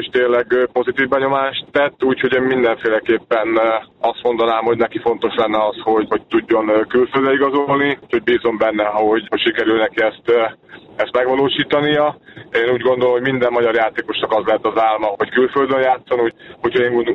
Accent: Hungary; én magyarként büszke vagyok rá

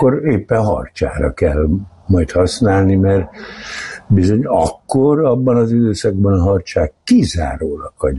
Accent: Tatabánya, Komárom-Esztergom, Hungary; nem maradt semmink se, és a legkedvezőbb helyre mentünk, és ez Tatabánya volt, ahol a legolcsóbb volt az áram.

